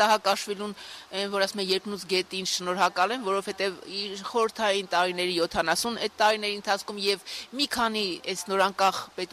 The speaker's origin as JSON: {"language": "Armenian", "town": "Akhalkalaki", "region": "Samtskhe-Javakheti", "country": "Georgia", "tie": "born or raised there", "moved": "yes", "said": "Մեր փողոցում ախալքալակում, եթե ասեմ … ուրեմն ախալքալակ է, չնայած արդեն 30 տարուց ավել է դրսում եմ ապրում, բայց դա ոչինչ չի նշանակում։ Եվ միշտ այդտեղ կնեմ, որովհետև ի վերջո այնտեղ եմ ծնվել"}